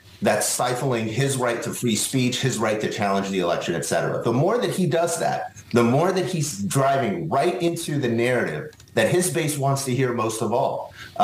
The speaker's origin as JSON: {"language": "English", "town": "Los Angeles", "region": "California", "country": "United States", "said": "I'm from Los Angeles."}